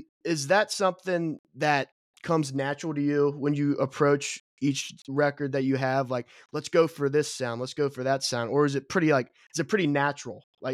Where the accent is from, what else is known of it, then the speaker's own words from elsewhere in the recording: Kentucky, United States; I'm from Northern Kentucky too.